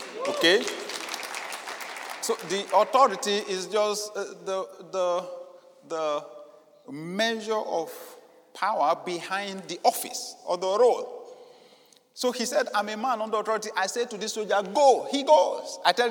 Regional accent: Nigeria; I grew up in the Yoruba culture that I grew up from, I heard over and over again, Satan is powerful.

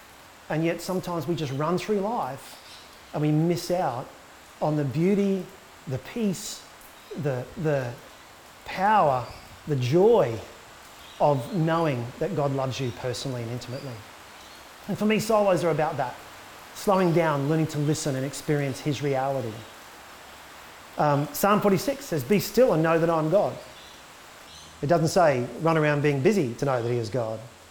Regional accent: Australia; but I think generally as Aussie men, we're not very good at reflecting.

